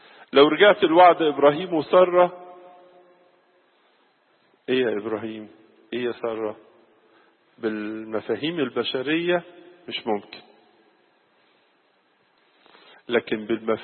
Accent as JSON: {"language": "Arabic", "country": "Egypt", "said": "تقول لنا قصة زي ما كلنا نعرفها طبعا كمصريين وكأباط"}